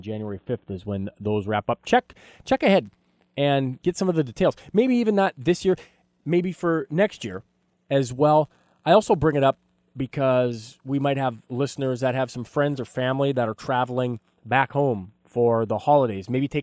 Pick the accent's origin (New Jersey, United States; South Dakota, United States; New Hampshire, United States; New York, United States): New York, United States; And I grew up in the Cayuga area, and I'd seen Tewaukin Refuge all my life, and those are off limits, almost a sanctuary.